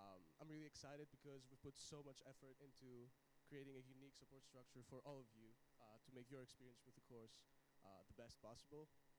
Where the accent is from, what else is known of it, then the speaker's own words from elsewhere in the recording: Athens, Attica, Greece; I'm also from Athens, Greece.